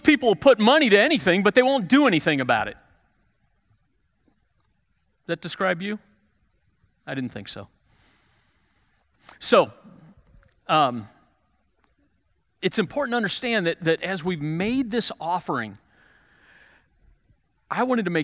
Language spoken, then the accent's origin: English; Missouri, United States; I grew up in West St. Louis County. I'm a Parkway Central grad.